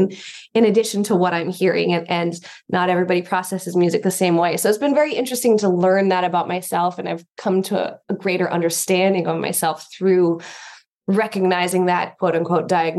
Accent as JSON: {"language": "English", "town": "New York City", "region": "New York", "country": "United States", "lives_now": "Los Angeles, United States", "said": "I came out LA from New York City with the intention of being an actress."}